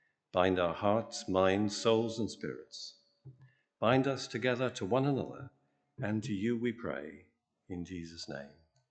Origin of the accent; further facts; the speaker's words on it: North East England, United Kingdom; because I come from Northumberland